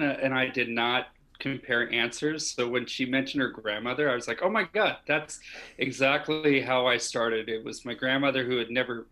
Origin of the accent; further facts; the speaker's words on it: Northern Ireland, United Kingdom; now in California, United States; I came to California from Northern Ireland in 1982.